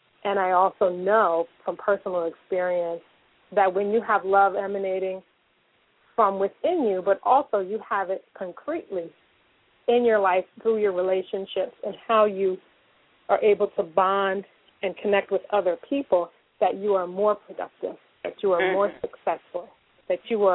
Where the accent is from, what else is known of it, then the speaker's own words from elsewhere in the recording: Newark, New Jersey, United States; Okay. Well, I grew up in Newark, New Jersey.